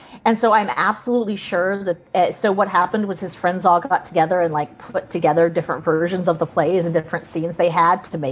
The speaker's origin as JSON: {"language": "English", "region": "Deep South", "country": "United States", "tie": "born or raised there", "said": "growing up in the Deep South, while I was not surrounded by professional performing arts companies, we just have a phenomenal tradition of storytelling."}